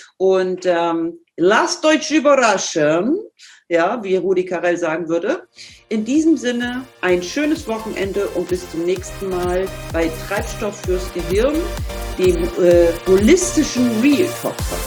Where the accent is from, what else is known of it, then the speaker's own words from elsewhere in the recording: Northern Germany, Germany; accent: Hamburg; ich mache es mit dem Hamburger Slang, manchmal ein bisschen nasal, aber so ist das eben. Ja? Ich komme eben aus dem Norden